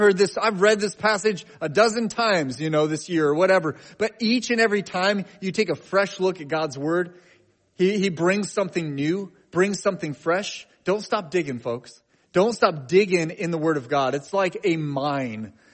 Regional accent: Coos Bay, Oregon, United States; I'm from Coos Bay, Oregon, about 5 hours-ish south of here, and I'm the pastor of a church down there called Riverview Christian Fellowship.

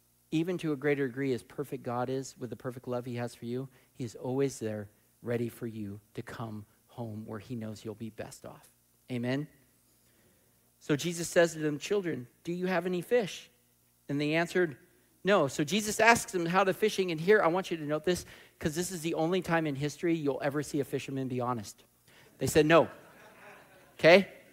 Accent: Oregon, United States; I remember I grew up in Southern Oregon and rafting on the Rogue.

